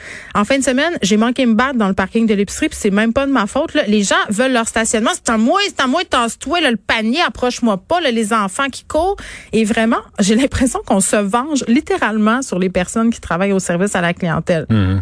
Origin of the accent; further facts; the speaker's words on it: Quebec, Canada; accent: habitant; je repogne l'accent habitant.